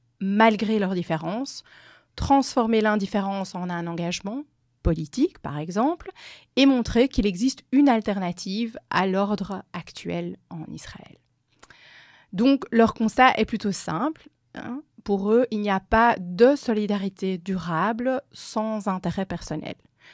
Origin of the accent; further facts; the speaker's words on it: Belgium; first language French and Dutch; Je suis belge. j'ai été élevée dans les deux langues, français et néerlandais. Et je suis juive. Donc je porte en moi plusieurs identités, on va dire, belge, flamande, francophone et juive.